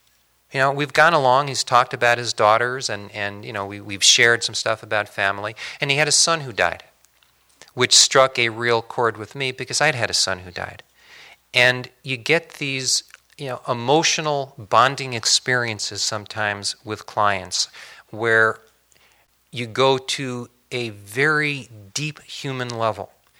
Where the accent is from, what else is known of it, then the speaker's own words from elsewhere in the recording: Portland, Oregon, United States; from Portland, Oregon, you know, federal defender.